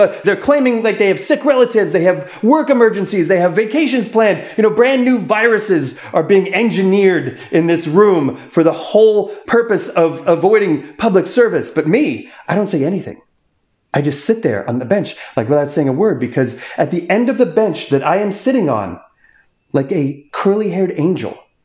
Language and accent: English; Canada; a poor immigrant boy. I'm from Canada.